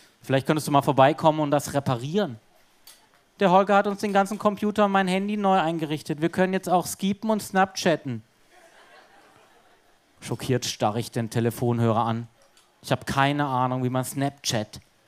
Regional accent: Southern Germany, Germany; now in Berlin, Germany; Meine Eltern wohnen in Süddeutschland, in Freiburg. Denn wie alle Berliner komme ich aus Süddeutschland.

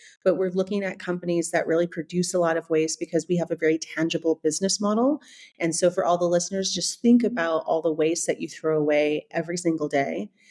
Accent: California, United States; now in Germany; they can probably tell from my accent, I'm not from Germany. I'm actually from the States, from California.

